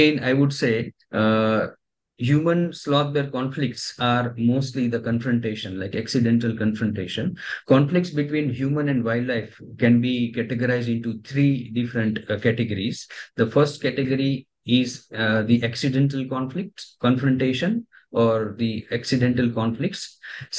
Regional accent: India; English is a second language; if we don't do anything from India as an Indian citizen or as an Indian scientist, then It is possible that world will never know many things about sloth bear

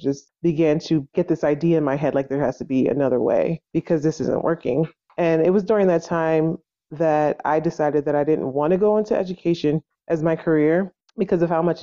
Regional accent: New Jersey, United States; moved away; we moved to Texas, which is I'm from New Jersey, and we moved to Texas, which is a very homeschool friendly state.

